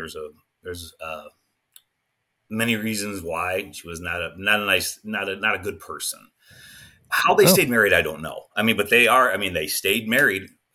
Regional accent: Rockford, Illinois, United States; I grew up in a city called Rockford, Illinois, just outside of Chicago. Born and raised, lived there, I'd say 90% of my life, except for my stint in the military.

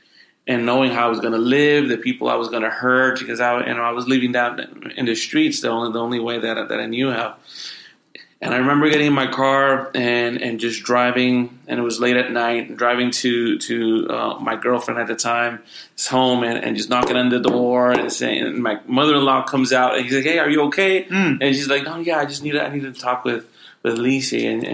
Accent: Puerto Rico; we were both born and raised in Puerto Rico. Kind of like a rough upbringing for me

